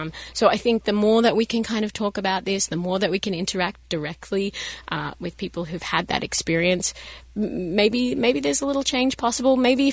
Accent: Australia; as an outsider, obviously I come from Australia

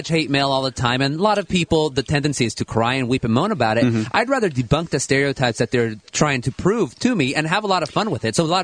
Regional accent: Anaheim, California, United States; born there; I was born in Anaheim. Both of my parents were immigrants.

